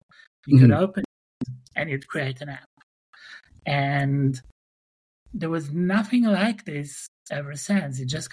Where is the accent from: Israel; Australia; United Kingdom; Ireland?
Israel; Tel Aviv, Tel Aviv District; also born or lived in Berlin, Germany / New York, United States; So I grew up in Israel, in Tel Aviv. But then I spent some time in Berlin in Germany in the 90s.